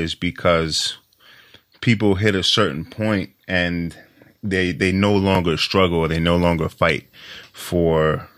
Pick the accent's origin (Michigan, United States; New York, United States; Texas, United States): New York, United States; You know, I'm from New York.